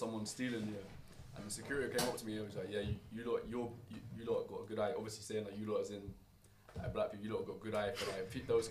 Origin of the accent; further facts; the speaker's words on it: South East England, United Kingdom; Like primary school for me, obviously growing up in Kent